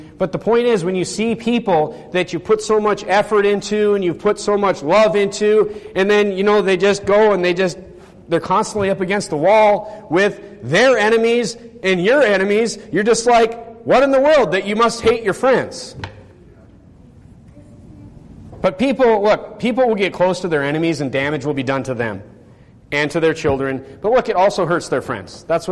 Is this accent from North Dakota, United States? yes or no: yes; North Dakota, United States; You know, I come from North Dakota where we go fishing on lakes.